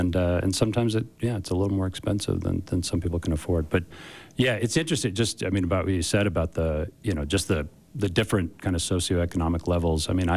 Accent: California, United States; now in Park City, United States; You know, I grew up in California. I ain't going back to California.

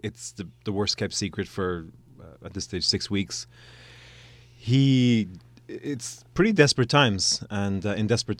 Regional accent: Limerick, Munster, Ireland; accent: Irish; West of Ireland, Limerick.

